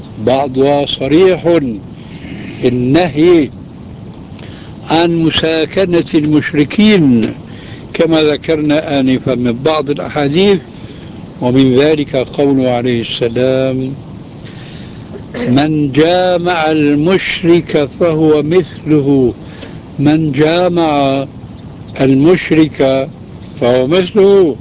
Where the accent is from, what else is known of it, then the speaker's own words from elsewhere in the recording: Syria; هذه بسموها عندنا في سوريا برازيت، يعني تشويش.